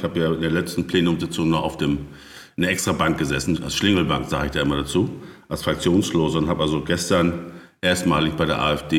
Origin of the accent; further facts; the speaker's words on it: Germany; born there; Na, ich bin ja Baujahr 1963 an der Nordsee geboren ursprünglich